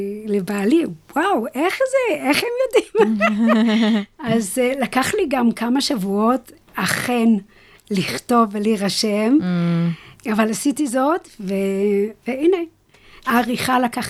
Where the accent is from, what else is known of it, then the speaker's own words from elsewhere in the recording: United Kingdom; Hebrew is a second language; נכון, נכון. למרות שאני עובדת בעברית והרבה